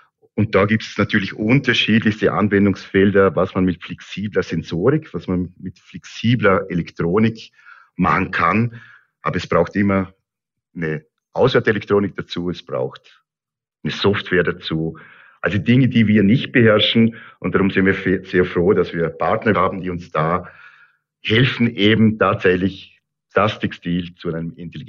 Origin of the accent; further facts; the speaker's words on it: Lustenau, Vorarlberg, Austria; wir sind absolut mehrsprachig hier im Vorarlberg. Und es ist tatsächlich so, dass es hier im Vorarlberg nicht nur einen Dialekt gibt, sondern mehrere. Und meine Heimatgemeinde Lustenau hat ganz, ganz einen speziellen Dialekt.